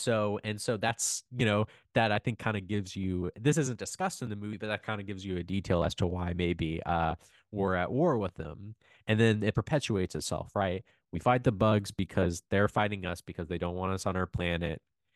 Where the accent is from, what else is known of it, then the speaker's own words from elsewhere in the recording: Buenos Aires, Argentina; I'm from Buenos Aires